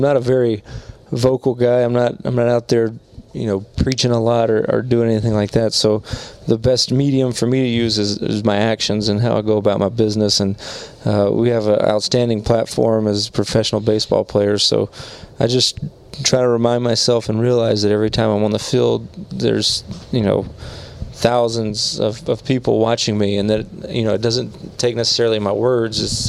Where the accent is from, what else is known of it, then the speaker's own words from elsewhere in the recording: Mississippi, United States; I grew up in the South, Mississippi, and grew up in a Christian home, and knew of the Bible and church and God and Jesus from a young age.